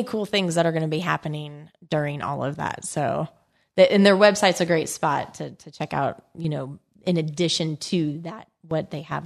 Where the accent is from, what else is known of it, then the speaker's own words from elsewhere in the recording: Illinois, United States; I'm a Midwest gal. Okay. Illinois girl.